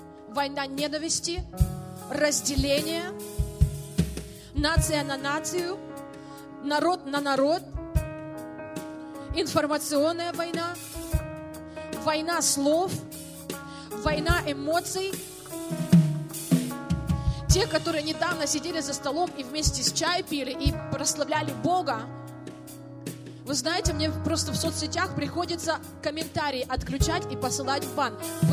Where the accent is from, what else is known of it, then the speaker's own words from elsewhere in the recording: Ukraine; так как я сама из Украины, и это также мое личное бремя